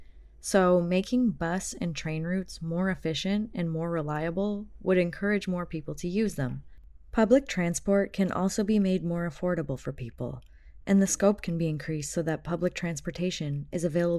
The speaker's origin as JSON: {"language": "English", "country": "China", "tie": "born or raised there", "second_language": "English", "said": "But as far as I know, the scale and speed of development of my hometown's metro system is crazy fast. And I assume most big cities in China are the same."}